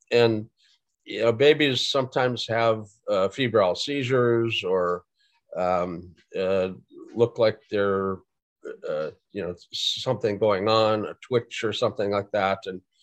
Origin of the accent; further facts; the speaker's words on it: Fargo, North Dakota, United States; So, getting snowed in is something I grew up with. I grew up in Fargo.